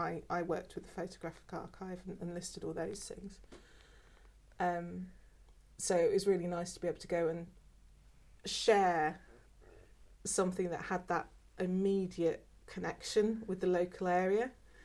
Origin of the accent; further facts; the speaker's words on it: London, United Kingdom; also born or lived in Northampton / South East Scotland; So I was born in Northampton, although both of my parents were from South London. And we moved back to South London when I was very young. And then we moved up to South East Scotland.